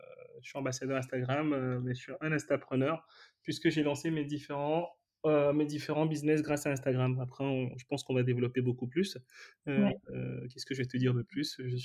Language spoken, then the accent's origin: French; Benin; born there; je suis né au Bénin. Donc, pour les gens qui ne connaissent pas le Bénin, c'est un petit pays en Afrique de l'Ouest, de 12 millions d'habitants.